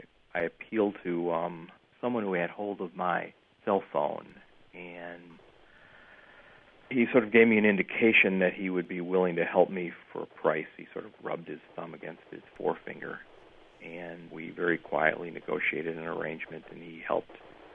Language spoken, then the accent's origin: English; United States; because I'm an American who spent 4 days in a Zimbabwean jail